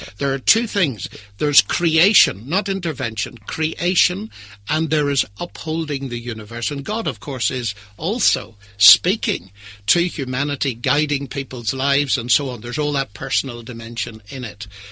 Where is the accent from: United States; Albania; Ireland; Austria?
Ireland; Perhaps it's because I'm Irish